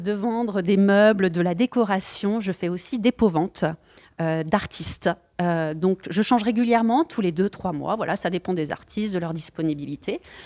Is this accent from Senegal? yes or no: no; France; now in Portugal; Je suis une Française qui s'installe au Portugal